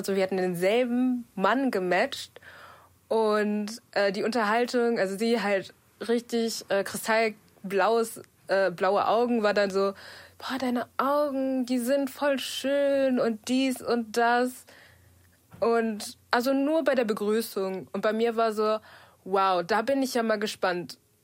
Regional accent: North Rhine-Westphalia, Germany; ich komme aus dem Ruhrgebiet.

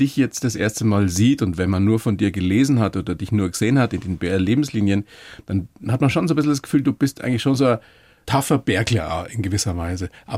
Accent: Bavaria, Germany; Ich komme aus der Oberpfalz und wenn du da in den 70ern, ich weiß nicht, wie es jetzt heute ist, aber in den 70ern aufgewachsen bist und in den 80ern

